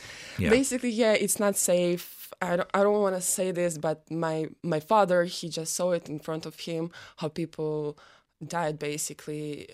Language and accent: English; southern Ukraine, Ukraine; English is a second language; moved away as an adult; now in Ireland; I'm from Ukraine, from south part of Ukraine.